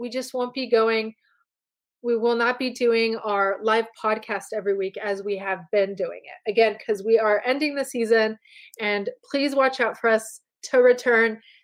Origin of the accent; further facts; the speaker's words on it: California, United States; I grew up in Southern California, so that's just what I like.